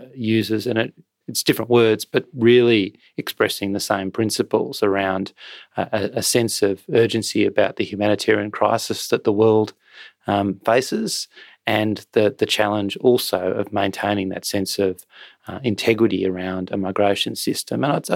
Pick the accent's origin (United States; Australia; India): Australia; In visiting the country as an Australian minister, I'm obviously not making any judgment on domestic politics in the UK.